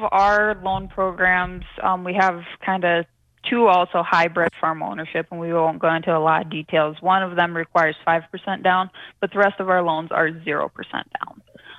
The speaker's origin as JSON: {"language": "English", "region": "South Dakota", "country": "United States", "tie": "born or raised there", "said": "I grew up in Western South Dakota on a beef cow calf ranch."}